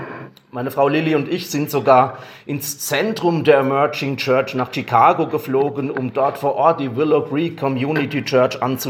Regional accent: Thaleischweiler, Rhineland-Palatinate, Germany; In meinem Heimatdorf Thaleischweiler in der Pfalz, wer kennt es nicht

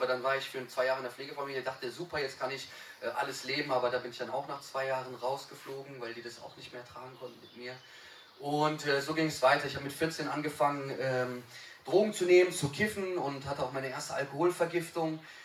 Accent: Bietigheim-Bissingen, Baden-Württemberg, Germany; ich komme aus Bietigheim-Bissingen. Und gehe dort in die Thebis-Gemeinde, die freie christliche Gemeinde.

